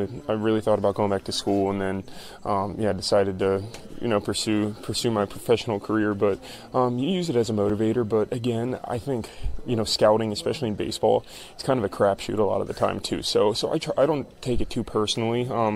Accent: Florida, United States; even though I grew up in Florida, I always kind of swayed toward DC sports.

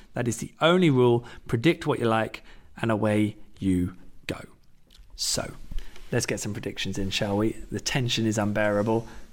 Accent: United Kingdom; I am quite British as well in this

